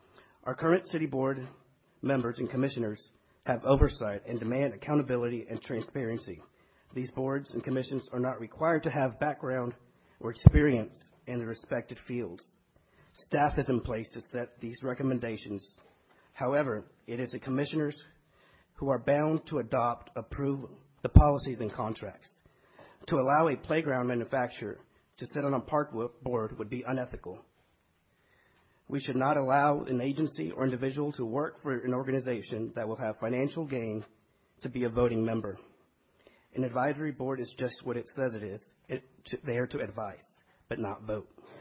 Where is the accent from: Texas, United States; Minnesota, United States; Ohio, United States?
Texas, United States; Dallas; born there; I was born here in Dallas, where I run several businesses in the East Dallas Fair Park area.